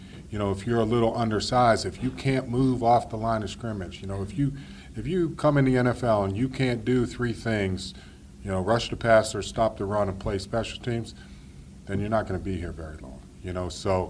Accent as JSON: {"language": "English", "region": "Ohio", "country": "United States", "said": "I'm from Ohio"}